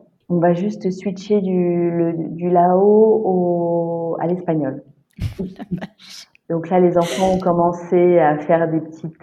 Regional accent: Grand Est, France; now in Nancy, France; on habitait à Nancy, mais on est originaire tous les deux de région, c'est pas Nancy. Moi, je suis de Champagne-Ardenne et mon mari est des Vosges.

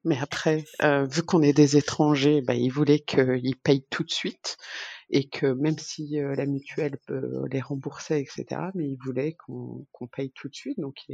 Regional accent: France; accent: French; Elle me dit, vous avez un accent français. Je lui fais, oui, je suis française.

